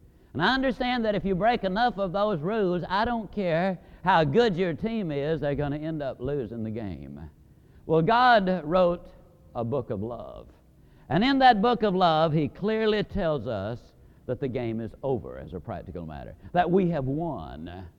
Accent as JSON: {"language": "English", "town": "Yazoo City", "region": "Mississippi", "country": "United States", "tie": "born or raised there", "also_born_or_lived": "Alabama", "said": "I was born in L.A. That's lower Alabama. And I was raised over in Yazoo City, Mississippi."}